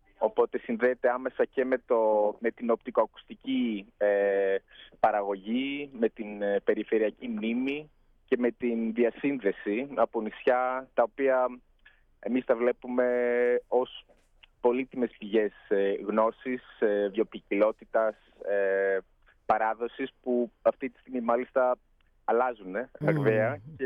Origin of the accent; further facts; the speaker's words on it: Manhattan, New York, United States; Greek is a second language; Είμαι Αμερικανός από την Νέα Υόρκη, από το Μανχάταν.